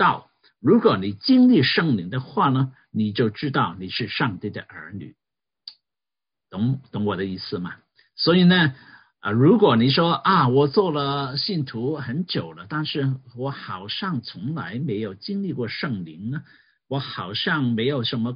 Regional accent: Hong Kong; now in Canada; 我们在香港长大没有这个 luxury 有这个仆人在加拿大更加了

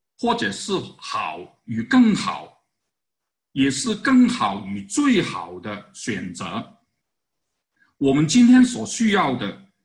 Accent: Guangdong, China; 所谓就是我们广东人说有一句话，就是好心做坏事。

